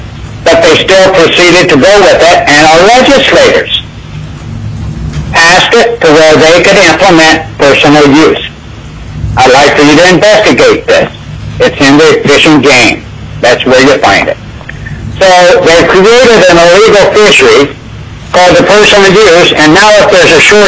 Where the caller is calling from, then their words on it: Kasilof, Alaska, United States; I'm calling from Kasilaf, Alaska, and I'm representing subsistence users.